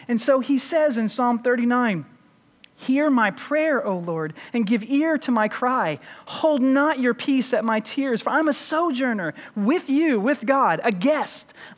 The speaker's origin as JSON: {"language": "English", "region": "Kentucky", "country": "United States", "tie": "born or raised there", "said": "I grew up in Kentucky. That's where my mother still is."}